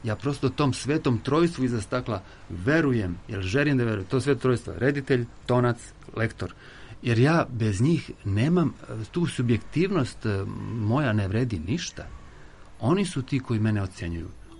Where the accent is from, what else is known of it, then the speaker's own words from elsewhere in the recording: Belgrade, Serbia; born there; sam rođen u Beogradu.